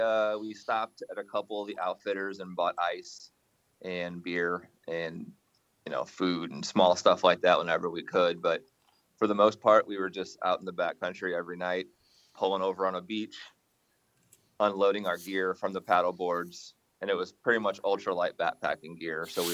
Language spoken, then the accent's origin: English; St. Louis, Missouri, United States; I am born and raised in St. Louis